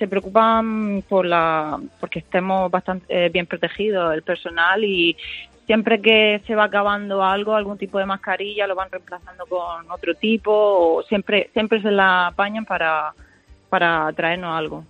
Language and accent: Spanish; Águilas, Region of Murcia, Spain; now in Southampton, United Kingdom; Pues yo soy de Murcia, de un pueblo que se llama Águilas.